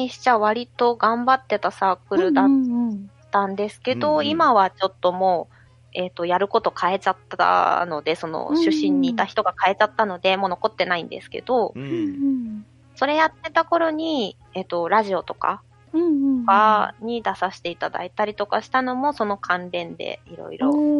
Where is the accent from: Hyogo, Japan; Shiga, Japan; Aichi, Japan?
Aichi, Japan; 地元の愛知止まりですけどね